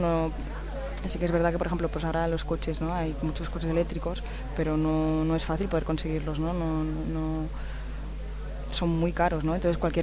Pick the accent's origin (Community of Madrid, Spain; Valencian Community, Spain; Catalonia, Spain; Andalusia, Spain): Catalonia, Spain; Barcelona; tengo 29 años y vengo de Barcelona.